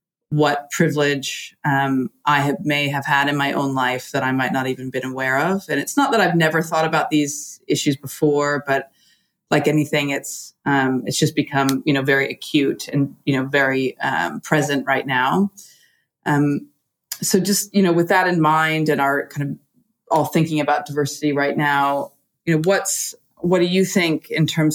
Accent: United States; because I'm American, but also because I'm, you know, human.

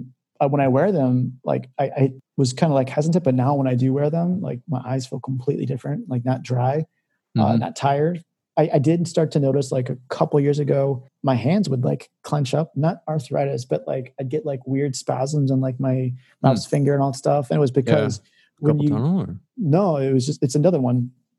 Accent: McHenry, Illinois, United States; I'm from McHenry, so like over in Crystal Lake.

